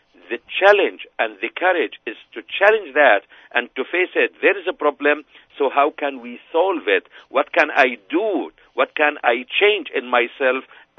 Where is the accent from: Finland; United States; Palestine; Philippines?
Palestine; Gaza Strip; I am Palestinian from Gaza Strip